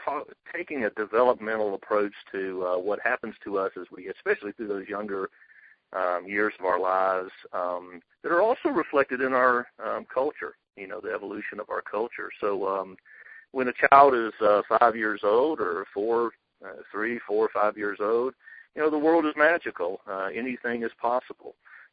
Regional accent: Atlanta, Georgia, United States; Yeah, you know, I grew up in Atlanta where there's a Baptist church on every corner, so it was kind of inevitable.

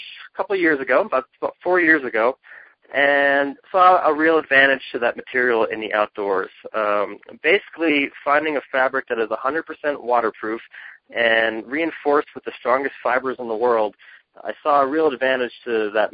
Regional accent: Pennsylvania, United States; Born and raised in Pennsylvania. I've had a strong connection, family ties, to Maine.

